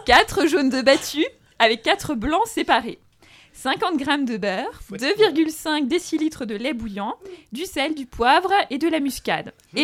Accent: Grand Est, France; Je suis alsacienne, donc je les défends.

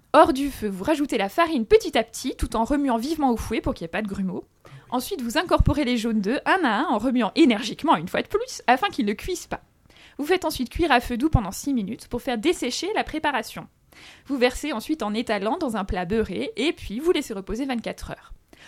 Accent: Grand Est, France; Je suis alsacienne, donc je les défends.

